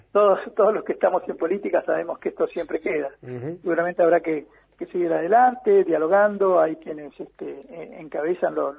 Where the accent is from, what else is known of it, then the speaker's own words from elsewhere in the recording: Esquel, Chubut, Argentina; saben que soy de Esquel, que nací, que me crié